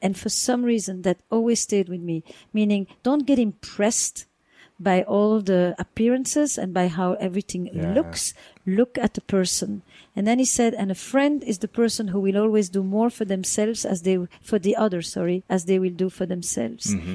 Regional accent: Flanders, Belgium; I grew up in the Flemish part of Belgium.

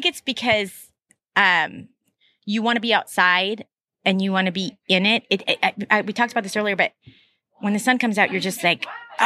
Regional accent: Troutdale, Oregon, United States; also born or lived in Portland; I was from Northeast Portland, but really grew up out in Troutdale.

